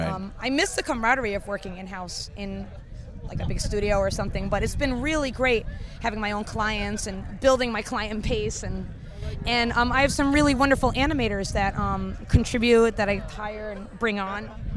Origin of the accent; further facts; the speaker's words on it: Brooklyn, New York, United States; And I'm up here from Brooklyn, New York, here at Ottawa.